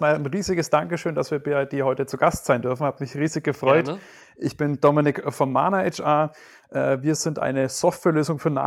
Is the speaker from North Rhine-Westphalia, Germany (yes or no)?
no; Nuremberg, Bavaria, Germany; ich sitze hier in Nürnberg, bin auch gebürtiger Nürnberger, also Franke durch und durch, kann man so sagen. Hab mal ein bisschen ein paar Ausflüge in die Welt gemacht, nach Frankfurt und nach London, dann wieder zurück jetzt hier in der Region